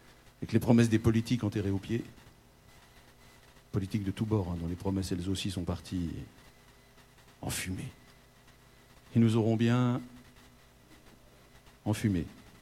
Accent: Grand Est, France; born there; Alors je suis meusien aujourd'hui, mais je suis né dans les Ardennes.

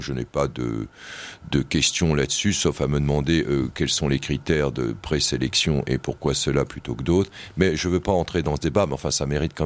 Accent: France; Je suis français, j'entends like

